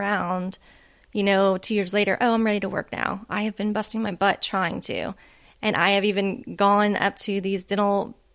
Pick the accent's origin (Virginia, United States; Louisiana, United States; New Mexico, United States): Louisiana, United States; even if I wanted to go back to my home state of Louisiana